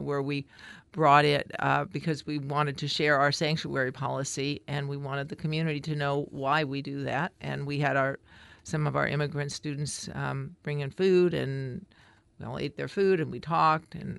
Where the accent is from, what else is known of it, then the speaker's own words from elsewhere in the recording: Deadwood, United States; I'm from Deadwood and I work in Florence.